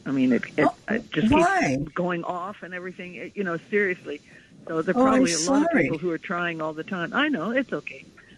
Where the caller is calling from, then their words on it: Manhattan, New York, United States; I'm calling from Chelsea here in Manhattan.